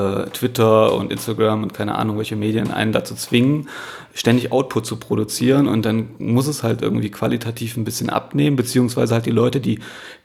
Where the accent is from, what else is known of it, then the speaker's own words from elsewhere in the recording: Halle, Saxony-Anhalt, Germany; also born or lived in Magdeburg / Stuttgart; now in Berlin, Germany; Ich komme eigentlich aus Halle, habe in Magdeburg studiert, habe in Stuttgart gearbeitet, war in Tuttlingen eine Zeit lang, dann in Nürnberg und seit 2,5 Jahren ungefähr bin ich in Berlin.